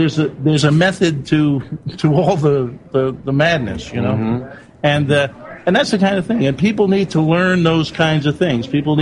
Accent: New York, United States; growing up in New York and playing basketball.

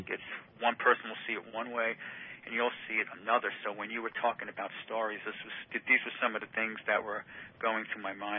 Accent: New Jersey, United States; I had a friend who I grew up with in New Jersey.

